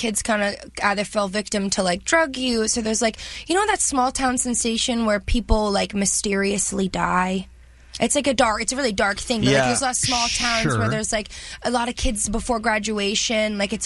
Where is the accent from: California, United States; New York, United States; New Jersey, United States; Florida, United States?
New Jersey, United States; I'm from New Jersey, which are kind of similar places in different parts of the world.